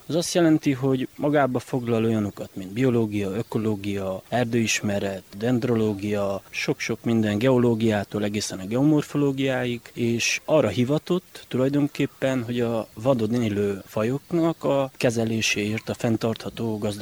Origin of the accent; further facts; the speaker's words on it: Mădăraș, Harghita, Romania; erdő- és vadgazdamérnök, Csíkmadarasról